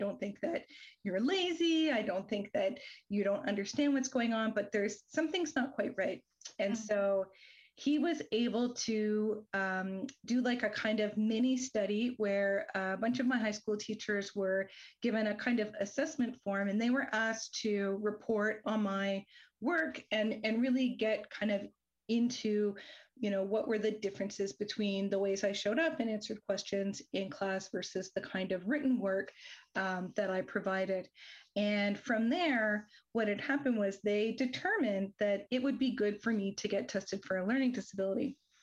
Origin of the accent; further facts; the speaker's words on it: Ontario, Canada; I'm a white cisgender settler. I was born and raised in Northern Ontario, and my family is mostly Canadian, and then our heritage is mostly Irish and Scottish with a little bit of English in there.